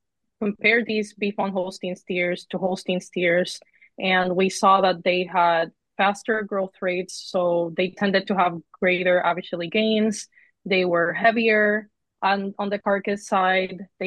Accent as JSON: {"language": "English", "country": "Puerto Rico", "moved": "as an adult", "lives_now": "United States", "said": "I'm from Puerto Rico originally, and I moved to Michigan a few years ago to work on my master's with Dr. Dan Buskirk here at Michigan State."}